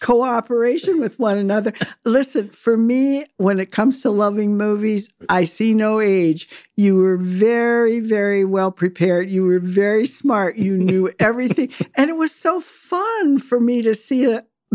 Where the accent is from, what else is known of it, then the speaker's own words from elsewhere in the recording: South Dakota, United States; also born or lived in Arkansas; in Arkansas. Most people don't know that because I'm so associated with South Dakota, which really is my home state.